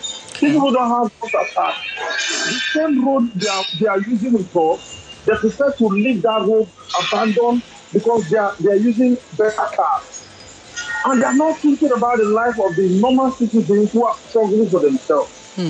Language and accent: English; Nigeria; moved away; Before I left Nigeria, there were projects I saw that were abandoned. When I visited Nigeria, they were still abandoned.